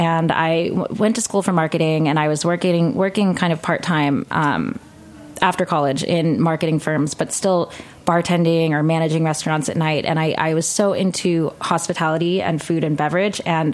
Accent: California, United States; And growing up in California with a lot of Asian influence in food, but very much influenced by California cuisine and California ingredients

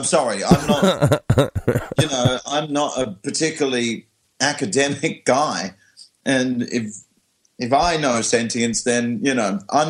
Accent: Australia; I was frightened that people would think I was stupid just because I'm Australian.

